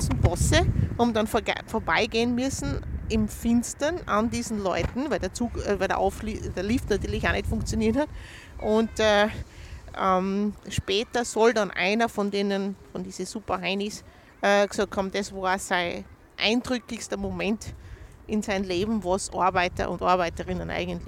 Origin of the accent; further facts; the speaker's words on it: Kapfenberg, Styria, Austria; Ich komme ja aus Kapfenberg und ich habe in meiner Jugend, in den späten 80ern und in den 90er Jahren miterlebt, was Privatisierungen bedeuten.